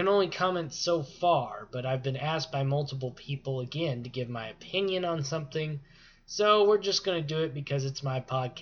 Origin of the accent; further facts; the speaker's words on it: United States; I also should preface this by saying I am an American